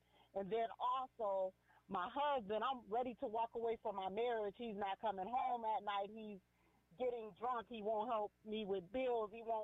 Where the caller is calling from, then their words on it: Cleveland, Ohio, United States; I'm calling from Cleveland, Ohio.